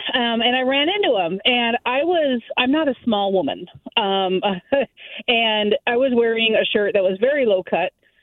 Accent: Kingston, Washington, United States; So, I grew up in Kingston, Washington, and we had this neighbor.

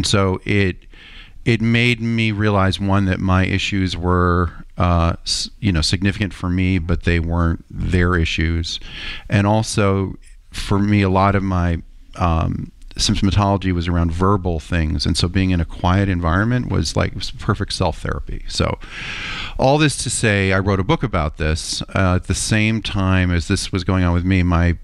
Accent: Middletown, United States; So the story behind that for me personally is I grew up in Middletown.

